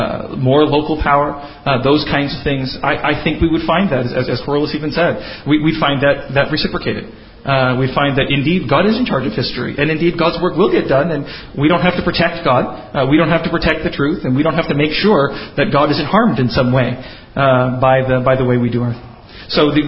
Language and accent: English; United States; Because as an American, I can, you know, confess that one thing that we Americans are not good at is trusting the rest of the world.